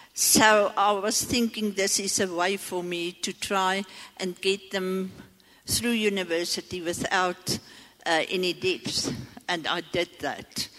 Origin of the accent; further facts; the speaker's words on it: Potchefstroom, North West, South Africa; I'm from Potchefstroom, and I'm full-time in the business.